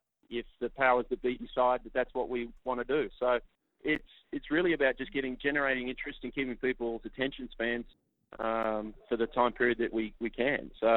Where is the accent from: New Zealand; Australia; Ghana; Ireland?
Australia; now in Dallas, United States; I live in Dallas. I'm landlocked. The beaches and the ocean's a long way away. So I miss that part of growing up in Australia.